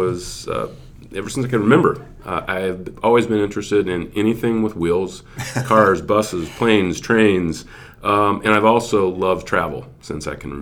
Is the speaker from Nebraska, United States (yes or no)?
yes; Omaha, Nebraska, United States; I was born and raised in the Midwest in Omaha.